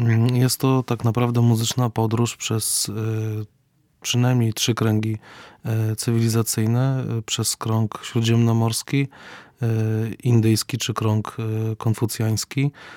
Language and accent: Polish; Tarnów, Lesser Poland, Poland; Ja sam pochodzę z Tarnowa, z regionu tarnowskiego. To jest też miasto o bardzo głębokiej tradycji żydowskiej.